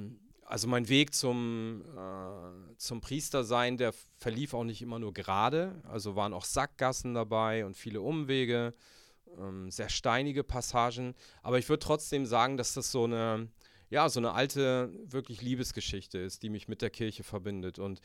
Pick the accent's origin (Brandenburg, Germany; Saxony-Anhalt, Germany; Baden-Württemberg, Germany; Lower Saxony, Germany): Lower Saxony, Germany; Stade; moved away as an adult; also born or lived in Frankfurt / Rome; ich bin gebürtig aus dem Bistum Hildesheim, aus Stade, bin da aufgewachsen, aber bin dann nach dem Abi ziemlich schnell weg gewesen, habe dann in Frankfurt studiert und in Italien, in Rom.